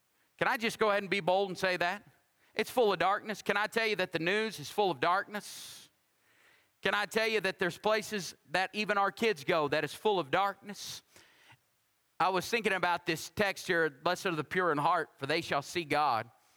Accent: Texas, United States; She said, you're from Texas. I said, I am from Texas. She said, I could tell by the way you talked.

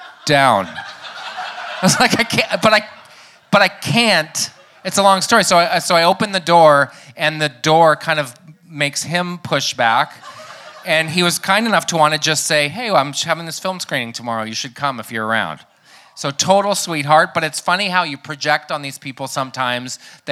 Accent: the Maritimes, Canada; I'm from the Maritimes.

